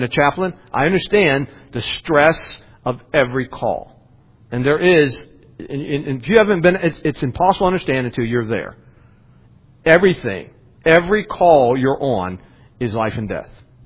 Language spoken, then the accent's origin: English; West Virginia, United States; it doesn't offend me. I'm a hillbilly. I'm from West Virginia.